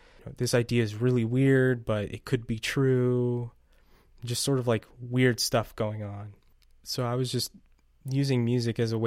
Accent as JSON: {"language": "English", "region": "Utah", "country": "United States", "tie": "born or raised there", "said": "a music producer in Salt Lake City, Utah. I go by he, him pronouns, and born and raised in Utah."}